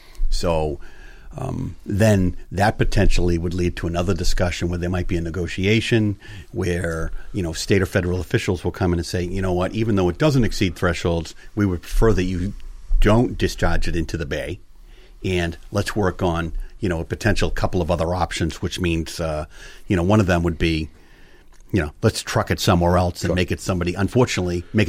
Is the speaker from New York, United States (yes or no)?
no; Plymouth, Massachusetts, United States; if you're saying this because I'm from Plymouth, the textbook example probably in this area is Plymouth South High School